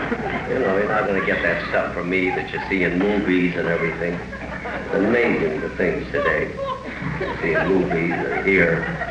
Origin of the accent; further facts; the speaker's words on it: Waukegan, Illinois, United States; Oh, I'm liking to be here because it's close to my hometown, Waukegan. And I go there a lot.